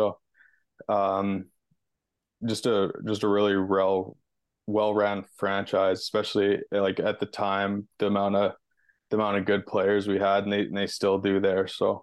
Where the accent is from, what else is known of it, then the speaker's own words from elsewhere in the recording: Brandon, Manitoba, Canada; Yeah, it was awesome.